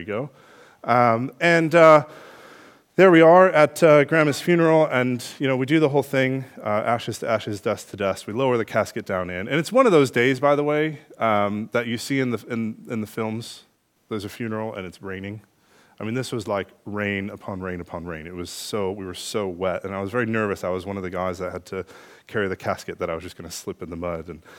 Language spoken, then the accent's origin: English; United States; I just wanted you to know I'm American.